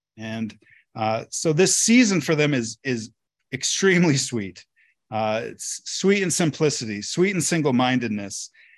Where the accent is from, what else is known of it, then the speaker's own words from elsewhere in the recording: Alaska, United States; I'm from Alaska. That's practically another country.